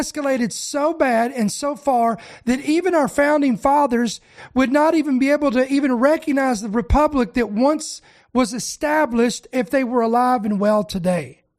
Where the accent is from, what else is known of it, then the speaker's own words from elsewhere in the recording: United States; born there; I am a citizen of America. I was born in America.